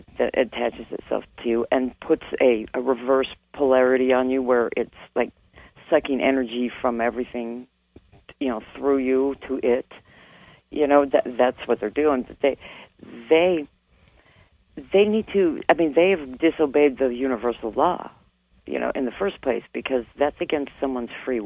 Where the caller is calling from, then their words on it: Mesa, Arizona, United States; I'm Mesa, Arizona.